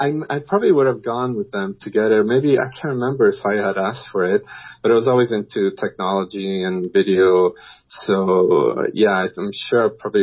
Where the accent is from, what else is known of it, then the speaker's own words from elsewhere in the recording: Rome, Lazio, Italy; moved away; also born or lived in Florida; I'm originally from Rome, Italy. My parents moved to Florida.